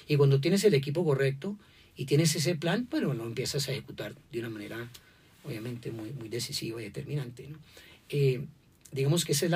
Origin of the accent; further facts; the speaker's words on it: Cali, Valle del Cauca, Colombia; yo soy colombiano, soy caleño, estábamos en Panamá, queríamos por razones personales volver a Colombia